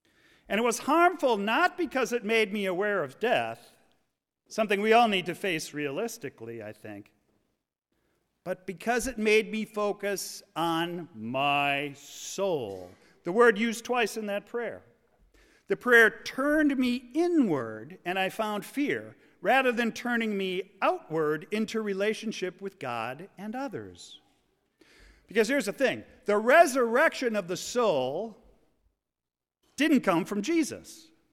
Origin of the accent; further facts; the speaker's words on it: Appleton, Wisconsin, United States; when I was a child growing up in Appleton, I was terrified of dying.